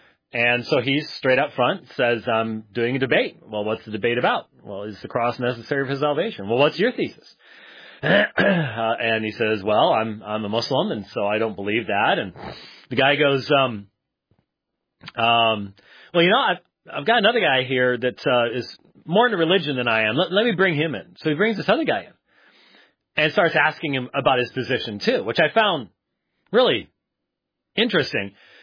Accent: Minneapolis, Minnesota, United States; born there; I was born in Minneapolis, for crying out loud.

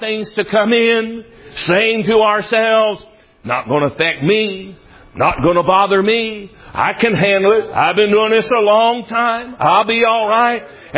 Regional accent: Tennessee, United States; also born or lived in New Jersey; Now, when I was a boy, we moved from New Jersey down to the state of Tennessee. And when I moved down here, I'll tell you, it was the saddest day of my life.

